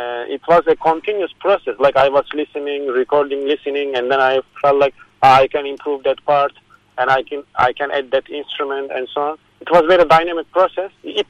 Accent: Turkey; English is a second language; as I come from Turkey, I was listening

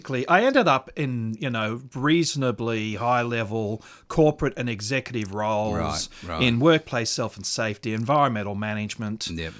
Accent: New South Wales, Australia; also born or lived in Brisbane; I was born and raised in New South Wales. I went up to Brisbane because my ex came from Queensland.

